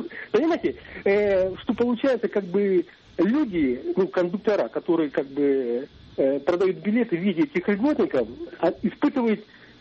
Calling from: Vologda, Vologda Oblast, Russia; Вот, например, я из Вологды звоню, да?

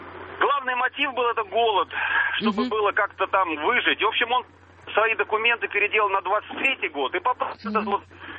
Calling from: Moscow, Russia; я звоню вам из Москвы

